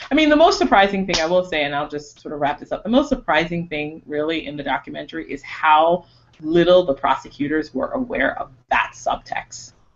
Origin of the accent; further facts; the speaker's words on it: Jamaica; now in United States; I didn't grow up with him in my sort of superhero status thing. I came from Jamaica.